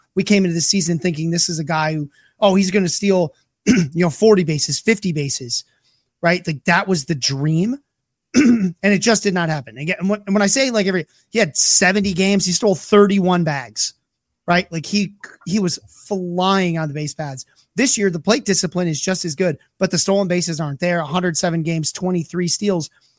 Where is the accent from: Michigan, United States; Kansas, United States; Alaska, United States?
Michigan, United States; from my home state here in Michigan